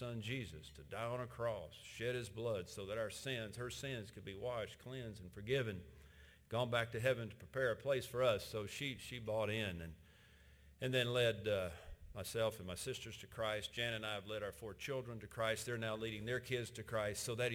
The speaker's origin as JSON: {"language": "English", "town": "Chattanooga", "region": "Tennessee", "country": "United States", "tie": "born or raised there", "said": "1899, two guys from my hometown, Chattanooga, had this idea."}